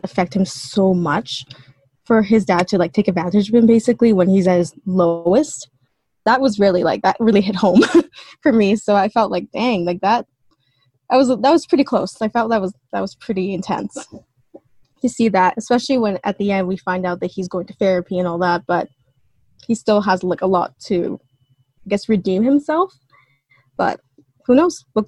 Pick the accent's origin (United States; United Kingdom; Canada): Canada; Edmonton, Alberta; I'm from Canada, Edmonton, Alberta.